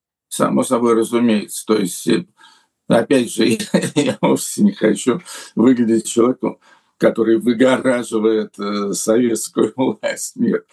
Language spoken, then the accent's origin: Russian; Russia; born there; moved away; Назвать ее Россией мачехой я не могу, поскольку все-таки я там родился, действительно родился.